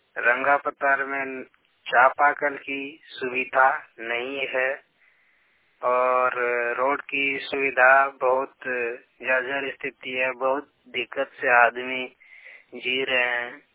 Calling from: Lakshmipur, Bihar, India; ग्राम रंगा प्रसार, पोस्ट लक्ष्मीपुर, थाना कटोरिया, जिला बांका, बिहार से बोल रहा हूँ।

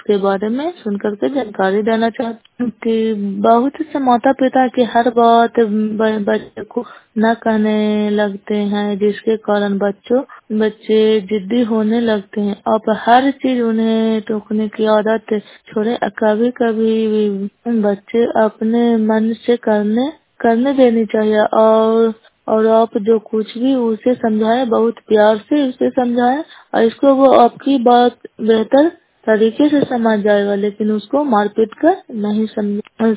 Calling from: Kaila, Bihar, India; नालंदा जिला नगनौसा ब्लॉक कैला पंचायत के निवासी हूँ।

